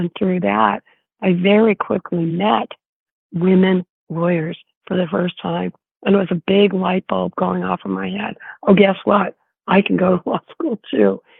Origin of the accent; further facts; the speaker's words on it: Minnesota, United States; I grew up in Minnesota, but my mother was a transplanted New Yorker, very unhappily transplanted.